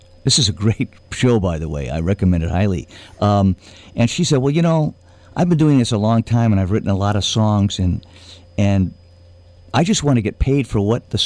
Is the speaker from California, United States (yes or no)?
yes; Vallejo, California, United States; also born or lived in Nevada; We lived in Nevada for about 20 years, and of course, I was raised in Vallejo, so, you know, Bay Area roots are strong for me